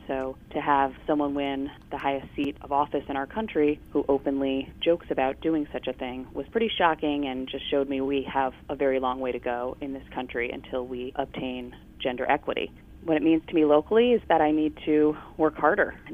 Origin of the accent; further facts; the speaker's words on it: Connecticut, United States; I'm from Connecticut, and I advocate on behalf of women and children working on policies to prevent violence against women.